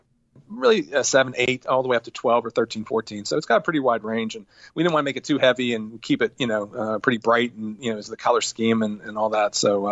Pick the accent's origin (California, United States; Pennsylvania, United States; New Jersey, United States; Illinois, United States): Pennsylvania, United States; Forest Hills; I grew up in Forest Hills, east of the city, and now I'm in Township, so I'm the other way.